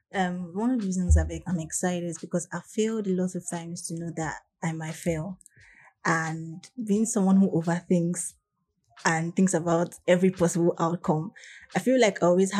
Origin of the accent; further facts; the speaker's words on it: Nigeria; the fact that I'm in Nigeria, being a Nigerian, and I'm able to get certain things done